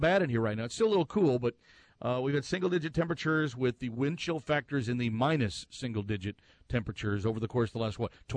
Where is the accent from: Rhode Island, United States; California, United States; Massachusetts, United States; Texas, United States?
Texas, United States; Fort Worth; I found a photo from another Facebook group that, you know, I follow from my hometown in Fort Worth, Texas.